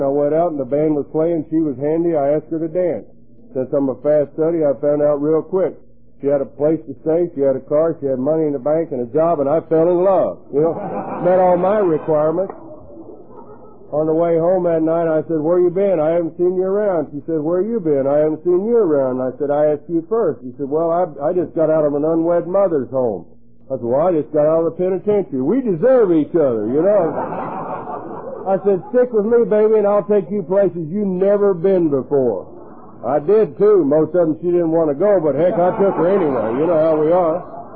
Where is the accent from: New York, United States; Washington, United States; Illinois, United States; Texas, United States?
Texas, United States; born there; Like I said, I was born in Texas, at a very early age, I was kind of a hyperactive kid